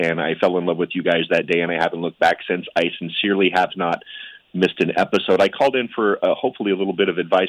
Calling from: Portland, Oregon, United States; I'm calling from Portland, Oregon, sir

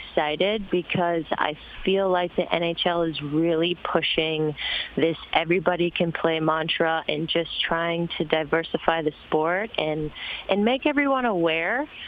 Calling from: San Diego, California, United States; I am calling from sunny San Diego, California.

